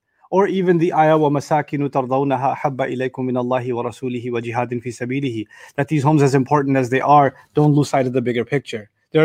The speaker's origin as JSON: {"language": "English", "country": "Pakistan", "said": "where I come from Pakistan or even India, etc., we use other names for God."}